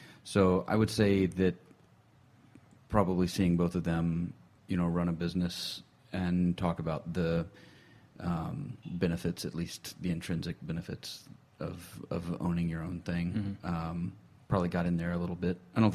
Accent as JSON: {"language": "English", "town": "Burlington", "region": "North Carolina", "country": "United States", "tie": "born or raised there", "said": "It's called Burlington. It's like a small city, big town kind of thing, okay. Outside of Raleigh area."}